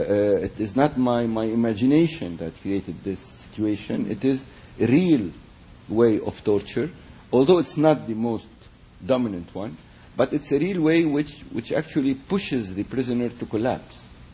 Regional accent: Beirut, Beirut Governorate, Lebanon; English is a second language; Personally, I come from Beirut, where we never had a dictatorship regime, but we had a society regime which collapsed.

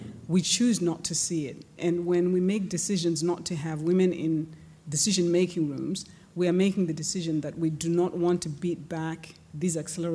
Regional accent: Zimbabwe; born there; I was born in Zimbabwe.

